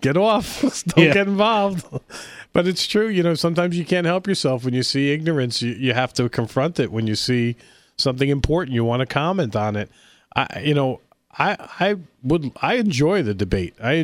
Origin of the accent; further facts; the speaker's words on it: United States; I was embarrassed as an American, and not because of the questions that were being asked.